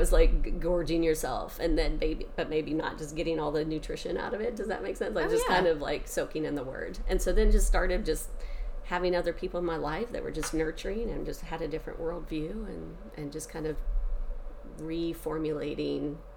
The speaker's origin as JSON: {"language": "English", "region": "Ohio", "country": "United States", "tie": "born or raised there", "said": "I grew up in Ohio, so just a lot of like nitty gritty ways"}